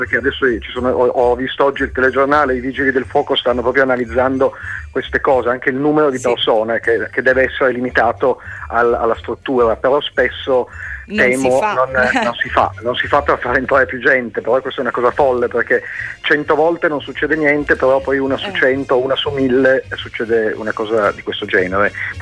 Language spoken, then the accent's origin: Italian; Turin, Piedmont, Italy; Anche io sono di Torino